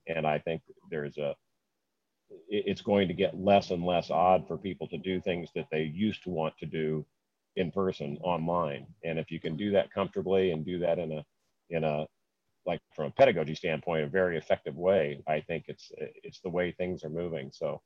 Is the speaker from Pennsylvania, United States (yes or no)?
no; Indianapolis, Indiana, United States; I'm actually from Indianapolis, Indiana, not Annapolis, Maryland.